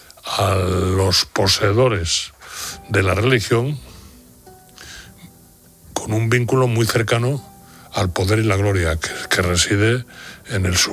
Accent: Spain; Luego, claro, los españoles además tenemos un problema, que es que México y España están muy, muy vinculados.

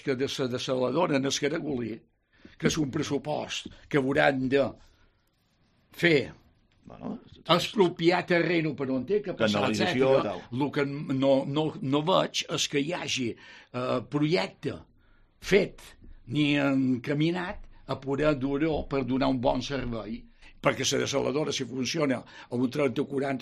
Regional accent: Balearic Islands, Spain; 700, perquè som de Cala Blanca, aquí.

